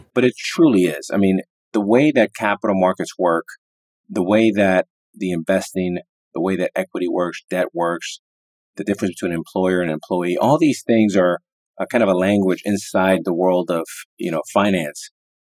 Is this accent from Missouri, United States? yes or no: no; Miami, Florida, United States; You know, when you're growing up in Miami and you're playing ball at the Boys and Girls Club and you go to a school that you like and you have cable TV